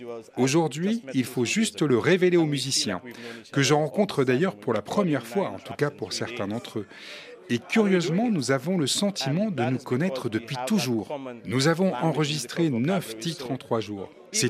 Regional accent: St. Lucia; je suis fier d'être originaire de Sainte-Lucie

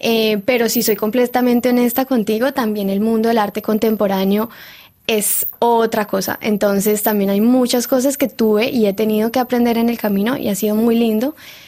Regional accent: Cali, Valle del Cauca, Colombia; yo soy de Cali

